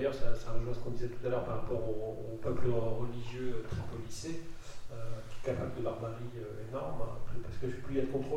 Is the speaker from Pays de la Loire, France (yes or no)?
yes; Pays de la Loire, France; je suis de Vendée et que c'est un département très catholique